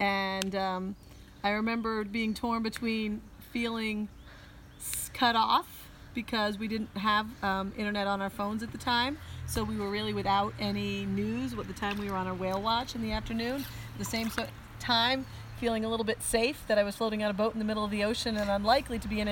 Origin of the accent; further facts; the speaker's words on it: Allentown, Pennsylvania, United States; moved away as an adult; now in Syracuse, United States; I was born in Allentown, Pennsylvania in 1974. I grew up in the suburbs of Allentown, graduated, went to college to become an elementary school teacher, moved to Syracuse, New York, and have lived there ever since.